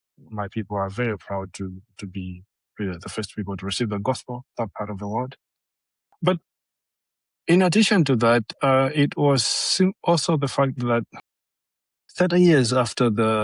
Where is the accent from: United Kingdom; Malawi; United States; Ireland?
Malawi; moved away as an adult; now in Switzerland; I came to St. Gallen in Switzerland. And I was coming from Malawi in a context of a revival. And I found myself in St. Gallen, Switzerland